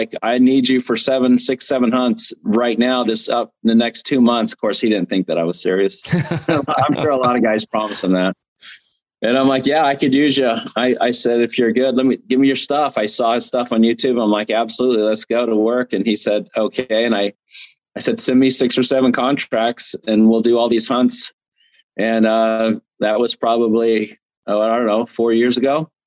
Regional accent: Arizona, United States; Well, I'm originally from Arizona, as most people know.

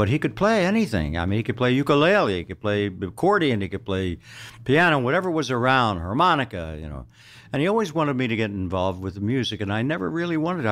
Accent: Philadelphia, Pennsylvania, United States; I am born and raised in Philadelphia, South Philadelphia.

